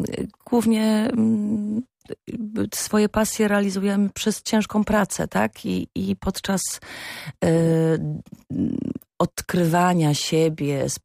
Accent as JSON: {"language": "Polish", "town": "Grudziądz", "region": "Kuyavian-Pomeranian Voivodeship", "country": "Poland", "said": "Domu Kultury w Grudziądzu, skąd pochodzę."}